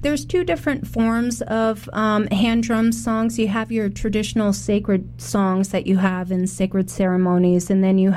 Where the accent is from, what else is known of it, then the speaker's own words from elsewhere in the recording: Saskatchewan, Canada; I'm from the George Gornan Band in Saskatchewan, Treaty 4 Nation, and I am Cree